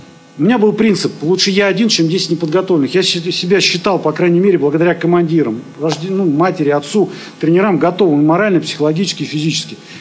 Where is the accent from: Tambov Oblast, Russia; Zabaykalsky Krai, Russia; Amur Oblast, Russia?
Zabaykalsky Krai, Russia; Krasnokamensk; also born or lived in Zima / Tovarkovo; в детстве я жил в Краснокаменске, есть такой город монгольско-китайской границы. Потом сознательную жизнь прожил в Калужской области, поселок Товарково.